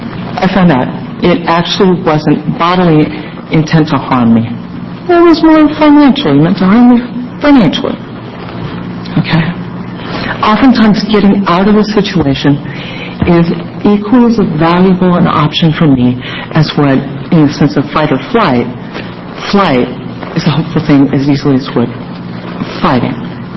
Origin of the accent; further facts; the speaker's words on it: Hillsboro, Oregon, United States; I was taking him, of all places, to Hillsboro, my hometown.